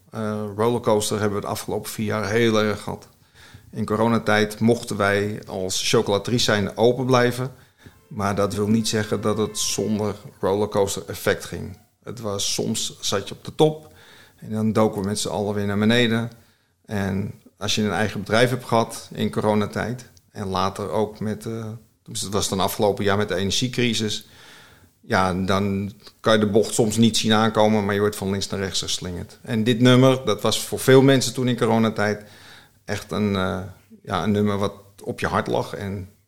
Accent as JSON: {"language": "Dutch", "town": "Amsterdam", "region": "North Holland", "country": "Netherlands", "tie": "born or raised there", "said": "mijn accent verraadt al een beetje dat ik opgegroeid ben in Amsterdam, in Staatsliebuurt. En dat vond ik heel geweldig. We hebben heel lang in de stad gewoond, Karin en ik. En toen onze kinderen geboren waren, toen zijn we naar Zaandam gegaan om iets meer ruimte te krijgen."}